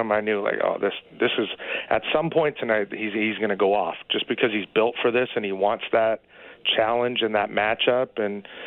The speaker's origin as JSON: {"language": "English", "country": "Canada", "said": "But I think as a Canadian, it's always, you know, the expectations are a little bit different"}